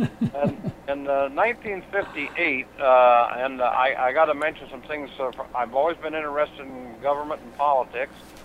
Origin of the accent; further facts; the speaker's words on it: Saginaw, Michigan, United States; born there; I was born in Saginaw, Michigan, but my father was in the service, and I was raised with my grandparents on my dad's side.